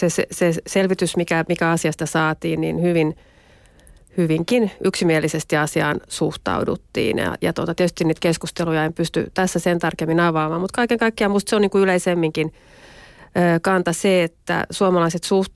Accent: Eastern Finland, Finland; mä tietysti olen itse Itä-Suomesta ja tiedän, miten paljon meillä on yritystoimintaa, matkailua, investointia rakennettu Venäjän kaupan

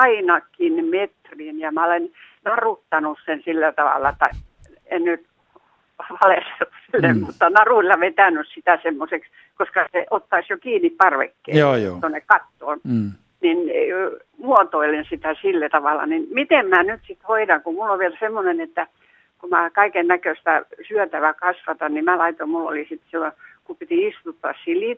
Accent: Karelia, Finland; Mä olen 80 ja mä olen kotoisin Karjalasta, 100% Karjalasta

